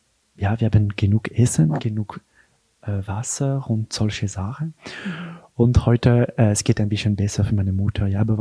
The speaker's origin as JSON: {"language": "German", "region": "Geneva", "country": "Switzerland", "tie": "born or raised there", "said": "ich bin in Genf geboren und aufgewachsen, in einer ganz normalen Familie. Mein Vater kommt aus Frankreich."}